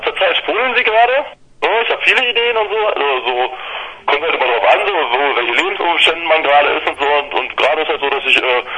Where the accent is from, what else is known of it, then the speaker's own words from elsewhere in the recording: Berlin, Germany; wo ich hier gerade praktisch in meiner Heimatstadt.